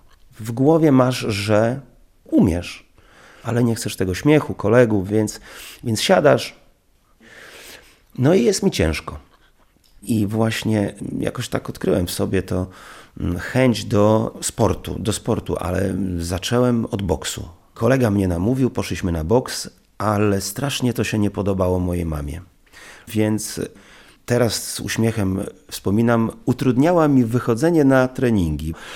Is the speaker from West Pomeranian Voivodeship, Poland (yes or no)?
no; Białystok, Podlaskie Voivodeship, Poland; Ja już urodziłem się w Białymstoku, czyli jestem białostoczaninem.